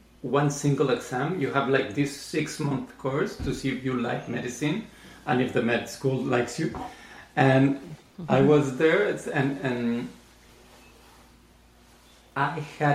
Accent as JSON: {"language": "English", "region": "Mexico City", "country": "Mexico", "tie": "born or raised there", "said": "So we grew up in Mexico City"}